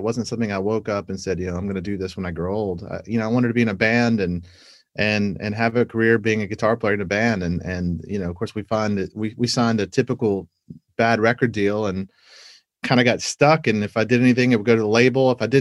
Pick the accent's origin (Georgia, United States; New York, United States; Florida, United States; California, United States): Georgia, United States; I mean, growing up in Georgia, I didn't really love country. It wasn't my thing at all.